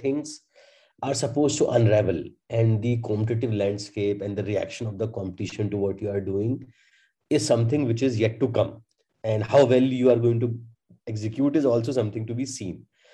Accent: India; we are going to attack the problem because we as Indian consumers face it.

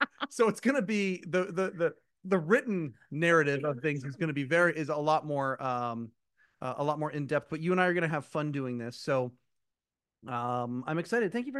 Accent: Canada; I think it costs more being international because we are Canadian.

